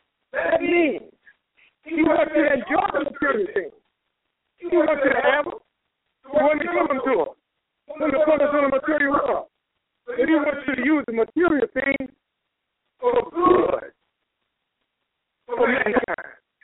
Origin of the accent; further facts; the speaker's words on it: North Carolina, United States; over the people we were raised up in North Carolina, our age, about 58, they're dead.